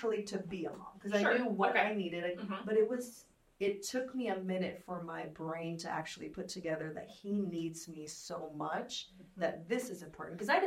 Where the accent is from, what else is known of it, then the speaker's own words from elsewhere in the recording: Philippines; Well, I grew up in the Philippines.